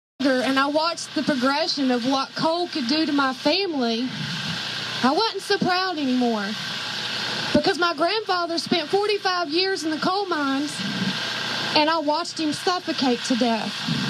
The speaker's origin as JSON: {"language": "English", "region": "West Virginia", "country": "United States", "tie": "born or raised there", "said": "I was born in West Virginia and I was born a coal miner."}